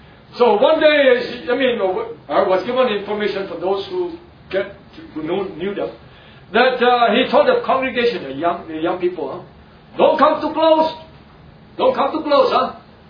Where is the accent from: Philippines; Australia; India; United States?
Philippines; So who am I? I'm a Filipino.